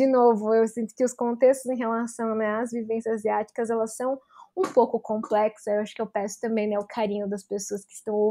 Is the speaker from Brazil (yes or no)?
yes; Brazil; apesar de raça ser algo que constantemente nós nos deparamos, né, sendo brasileiros